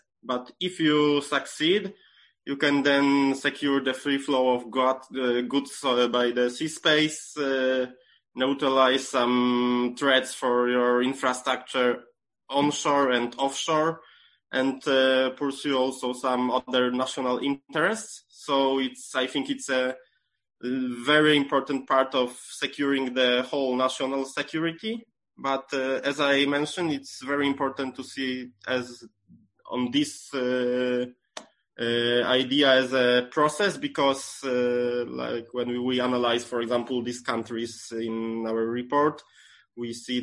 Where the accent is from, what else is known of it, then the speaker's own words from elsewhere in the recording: Poland; English is a second language; I think I'm from Poland and I can say that in Poland